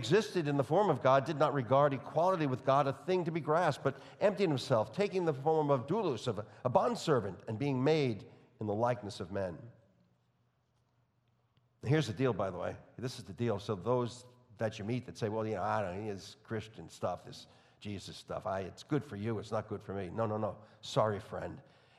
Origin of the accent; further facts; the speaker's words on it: New York, United States; accent: New York; You know, my New York accent is mostly gone, except when I speak really quickly. Then it just pops back in.